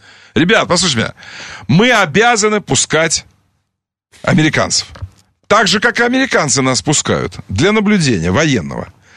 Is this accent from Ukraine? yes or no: yes; Crimea, Ukraine; born there; Поверьте мне, украинцу и крымчанину. Я украинец, родившийся в Крыму. Украинец, родившийся в Крыму.